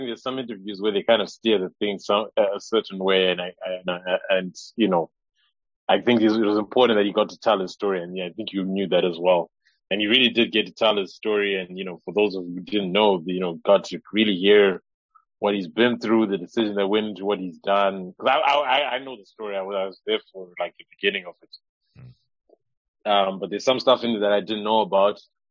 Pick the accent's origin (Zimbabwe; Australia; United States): Zimbabwe; our life and experiences in growing up in Zimbabwe